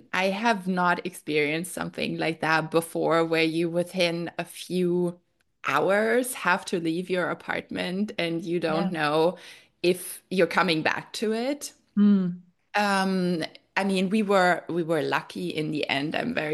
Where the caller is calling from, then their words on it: Santa Monica, California, United States; I am in Santa Monica.